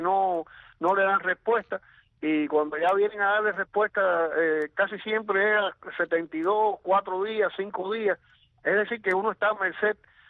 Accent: Cuba; yo soy cubano, nací en Cuba, vivo en Cuba

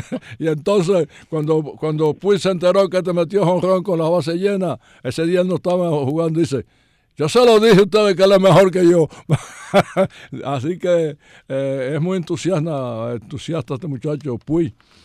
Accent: Las Tunas, Cuba; Fíjate tú que yo soy de Tuna

